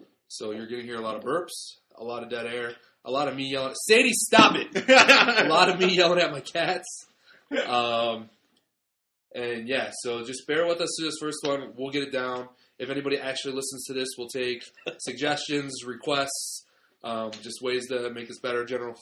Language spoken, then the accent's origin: English; Detroit, Michigan, United States; We should probably say we're from Detroit, Michigan.